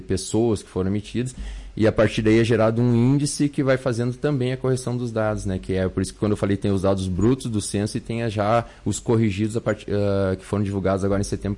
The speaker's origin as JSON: {"language": "Portuguese", "town": "Santa Maria", "region": "Rio Grande do Sul", "country": "Brazil", "said": "eu sou lá de Santa Maria, mas um lagoense há 18 anos, né?"}